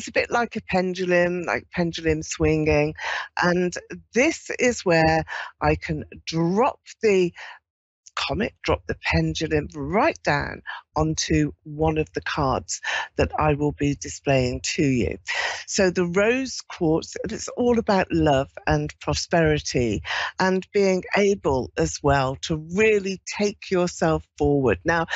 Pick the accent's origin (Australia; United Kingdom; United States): United Kingdom; London; I'm from London in the United Kingdom, and I'm reaching to all of you across the world.